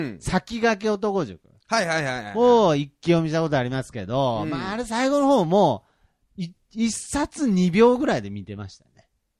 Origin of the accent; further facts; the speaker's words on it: Shikoku, Japan; 生まれも育ちも今も四国在住です。